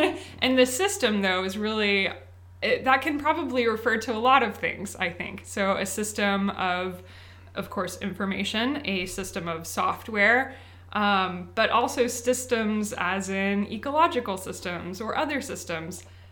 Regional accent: Franklin, Tennessee, United States; So I was born and raised in Nashville, actually just south of here in Franklin, Tennessee. And my mother's side of the family has been in Tennessee for a very long time.

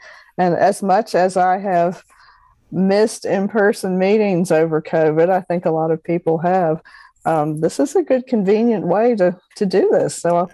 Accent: Maryland, United States; I was raised in Maryland, in Baltimore County

